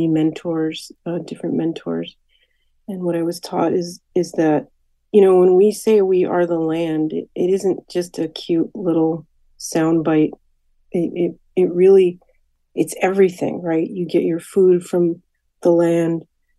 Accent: Hartford, Connecticut, United States; Yeah, I was born and raised in Hartford.

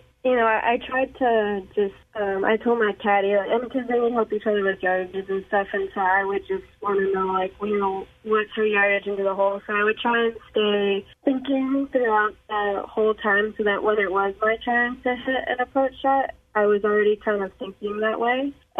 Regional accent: Northeast, United States; because we're both from the Northeast, so we grew up playing junior golf together.

